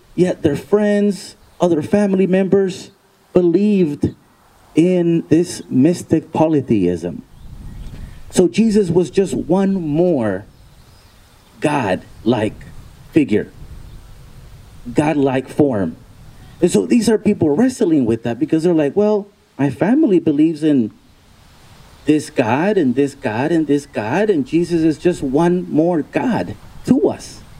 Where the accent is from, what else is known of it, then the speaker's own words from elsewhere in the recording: the South, United States; I'm from the South, so I've heard different accents all around.